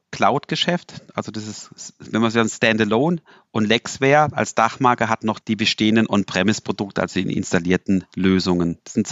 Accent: Freiburg, Baden-Württemberg, Germany; Aus Freiburg, da wo der SC rockt, der Sportclub, da ist man natürlich immer stolz als Freiburger

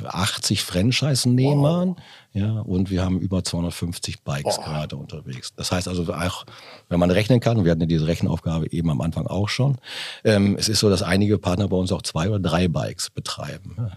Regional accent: Borgholzhausen, North Rhine-Westphalia, Germany; die kommen witzigerweise aus meiner Heimat Bockholzhausen.

